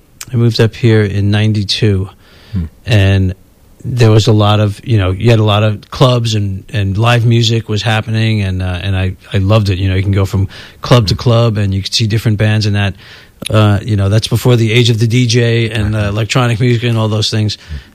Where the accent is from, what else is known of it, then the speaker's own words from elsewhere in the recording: New York, United States; as you know, I grew up in New York, and I still have a lot of friends and family back there